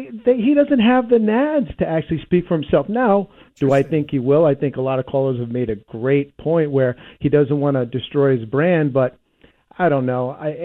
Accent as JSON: {"language": "English", "region": "California", "country": "United States", "tie": "born or raised there", "said": "I've been in California for 9 years, born and raised in California."}